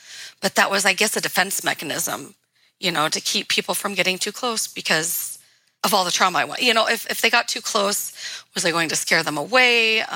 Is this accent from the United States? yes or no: yes; Cleveland, Ohio, United States; born there; I have a Wisconsin Social Security number, yet I was born in Cleveland.